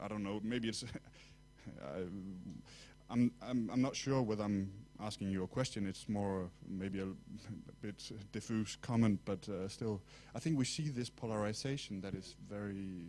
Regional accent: Denmark; I'm from Denmark, an educational researcher from Denmark

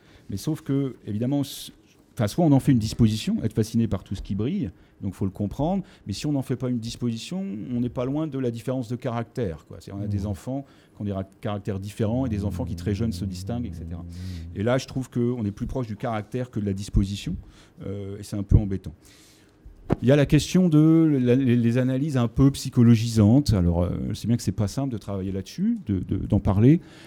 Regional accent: Flers, Normandy, France; Moi, j'ai grandi à Flers, dans l'Orne, qui est une ville où il y avait une forte immigration maghrébine, mais à distance des grandes villes, à peu près une heure des grandes villes.

